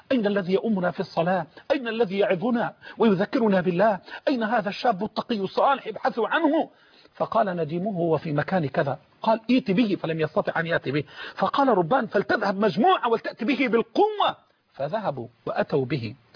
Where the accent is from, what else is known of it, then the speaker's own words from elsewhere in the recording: Egypt; طيب أصل القيام إحنا عندنا في مصر وعندنا وفي العراق وفي الشام وفي كله خربطة ما أنزل الله بها من سلطان